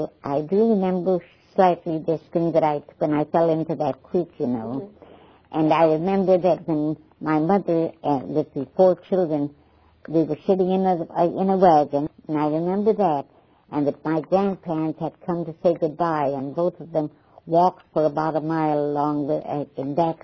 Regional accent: St. Louis, Missouri, United States; St. Louis, well, of course we come from St. Louis, but we lived in the ghetto in St. Louis, on Wash Street.

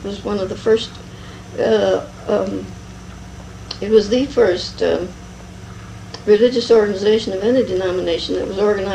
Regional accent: Virginia, United States; born there; I was born in the Shenandoah Valley, Virginia, on a big farm, which was deeded from Lord Fairfax.

